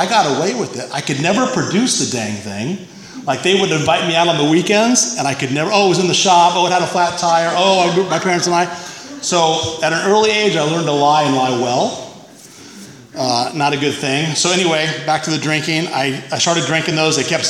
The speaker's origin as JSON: {"language": "English", "town": "Phoenix", "region": "Arizona", "country": "United States", "tie": "born or raised there", "said": "I grew up in Phoenix."}